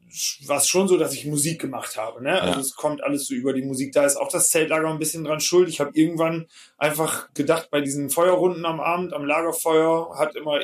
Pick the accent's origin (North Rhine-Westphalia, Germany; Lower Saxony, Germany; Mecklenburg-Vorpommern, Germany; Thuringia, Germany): Lower Saxony, Germany; Hagen am Teutoburger Wald; also ich komme nicht direkt aus Osnabrück, ich komme aus Hagen am Teutoburger Wald